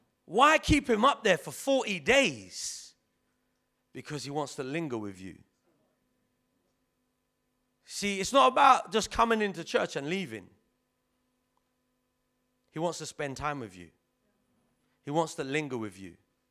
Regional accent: Rotherhithe, London, United Kingdom; I'm from Rotherhithe. I'm part of Potter's House.

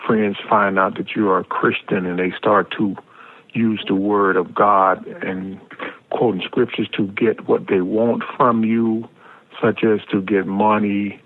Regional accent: Prattville, Alabama, United States; from Prattville, Alabama.

